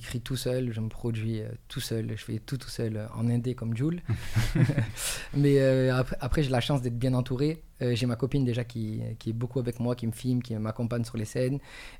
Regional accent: Marseille, Provence-Alpes-Côte d'Azur, France; Marseille c'est chez moi, Marseille c'est chez moi

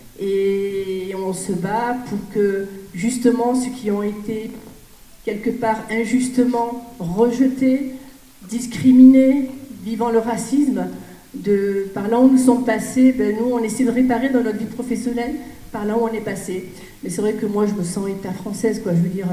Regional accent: Provence-Alpes-Côte d'Azur, France; born there; Moi, je suis née dans le Vaucluse, je suis née dans le Luberon.

